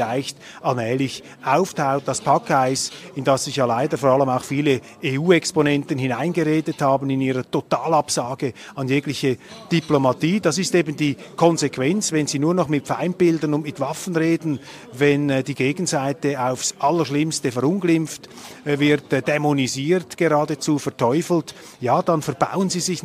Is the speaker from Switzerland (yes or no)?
yes; Switzerland; Als Schweizer muss ich sagen, leider führt uns im Moment ein Ungar vor, wie es geht